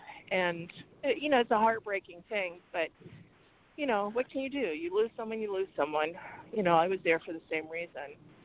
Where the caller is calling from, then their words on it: Phoenix, Arizona, United States; I'm from Phoenix.